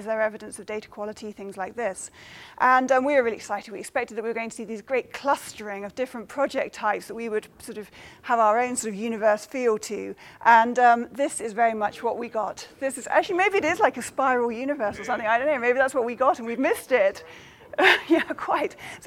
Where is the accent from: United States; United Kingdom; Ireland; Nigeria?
United Kingdom; Isle of Wight, South East England; I grew up on the Isle of Wight as a biological recorder